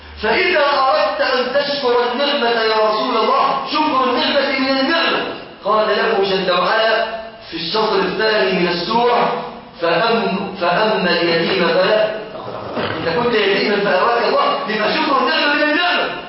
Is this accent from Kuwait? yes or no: no; Egypt; احنا كمصريين